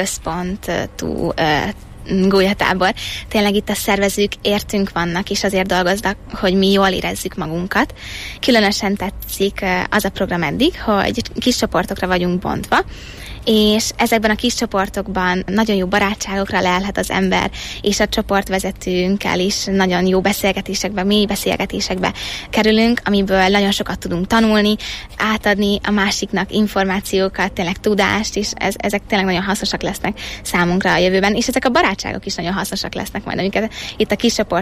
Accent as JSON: {"language": "Hungarian", "town": "Debrecen", "region": "Hajdú-Bihar", "country": "Hungary", "said": "most ugye Budapestre megyek tanulni, ugye debreceni vagyok, de mégis Budapestet választottam"}